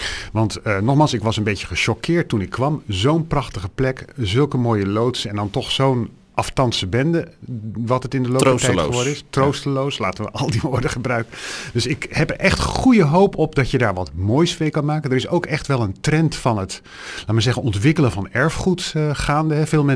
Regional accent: Rotterdam, South Holland, Netherlands; Ik kom uit Rotterdam, zoals jullie wellicht weten.

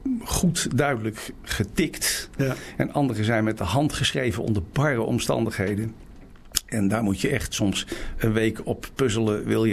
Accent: Utrecht, Netherlands; born there; Wij reizen naar Utrecht af, mijn geboortestad, en die wijk die ken ik heel goed.

